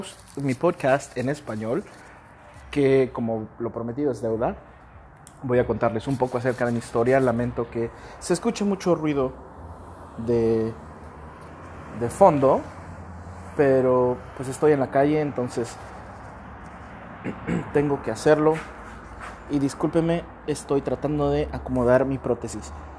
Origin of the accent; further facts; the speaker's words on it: Atlixco, Puebla, Mexico; also born or lived in Mexico City; Fui criado en la ciudad de Atlixco, Puebla, y también en la Ciudad de México. Así que soy orgullosamente mexicano, amo ser mexicano y amo mi cultura, mi nación, todo lo que tenga que ver con México.